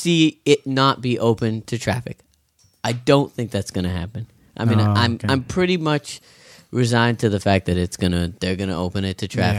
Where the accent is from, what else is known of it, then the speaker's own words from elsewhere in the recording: Kingsburg, California, United States; I didn't even know, because I grew up in Kingsburg, and it was always Cutler or Rossi.